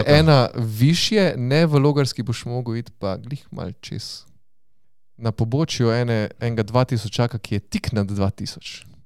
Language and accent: Slovenian; Styria, Slovenia; ker smo se vsi na Štajerskem učili, da je Smrekovec edini ugasli ognjenik v Sloveniji in Štajerci smo zelo ponosni na to.